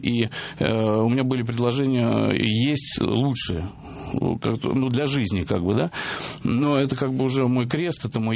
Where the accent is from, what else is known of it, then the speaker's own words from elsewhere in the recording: Moscow, Russia; Я вырос в Москве в Большом театре